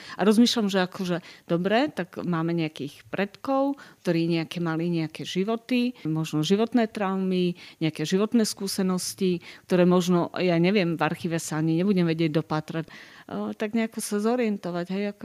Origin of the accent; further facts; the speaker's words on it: Kapušany, Prešov Region, Slovakia; pochádzam z Kapušien pri Prešove.